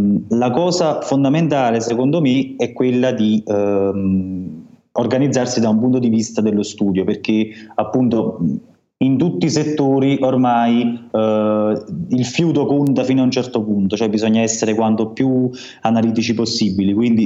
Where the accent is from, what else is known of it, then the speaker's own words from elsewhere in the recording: Campania, Italy; now in Turin, Italy; due città che conosco, cioè su Torino, dove vivo attualmente, e sul mio paese di origine, che è in Costiera Amalfitana, come si sente dal mio accento.